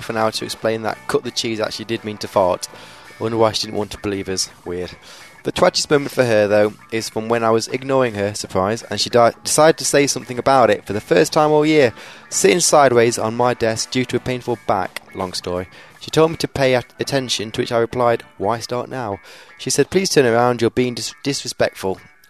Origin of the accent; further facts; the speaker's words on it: Titusville, Pennsylvania, United States; then for some reason decided to infect my hometown in Titusville, Pennsylvania.